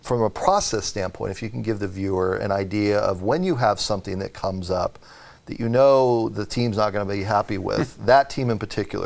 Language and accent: English; San Diego, California, United States; You know, I grew up in San Diego, and Ted Leitner is still doing it.